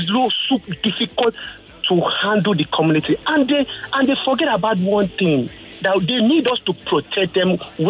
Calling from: Bangladesh; I'm calling from Bangladesh.

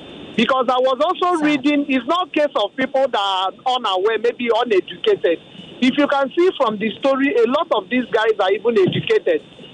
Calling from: Lagos, Nigeria; I'm calling from Lagos Island.

